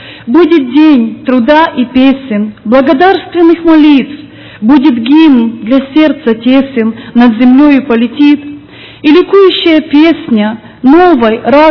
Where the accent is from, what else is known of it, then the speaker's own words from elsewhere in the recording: Vinnytsia Oblast, Ukraine; now in Sacramento, United States; я родом с Украины, с Винницкой области, город Казань, может кто-то знает. 10 лет уже живу в Сакраменто.